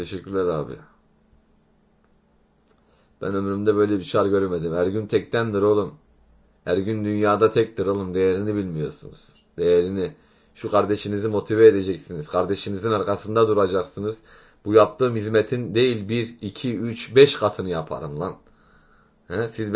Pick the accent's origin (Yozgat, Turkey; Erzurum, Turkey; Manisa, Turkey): Manisa, Turkey; Salihli; Abi doğma büyüme Salihli'nin trolde yardımcı olabileceğim bir şey varsa buradayım.